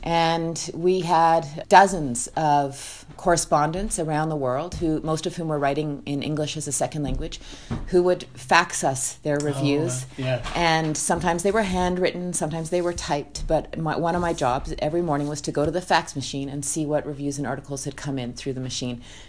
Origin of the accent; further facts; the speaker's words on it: Edmonton, Alberta, Canada; also born or lived in Saskatoon / Australia; So I was born in Saskatoon, actually, and I grew up between Australia and Edmonton.